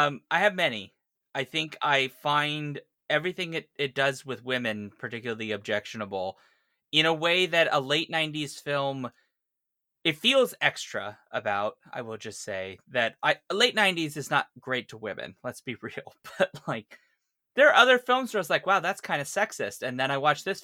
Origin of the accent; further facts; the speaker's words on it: Sweden; Even though I'm from Sweden and I have a French name, whatever, right?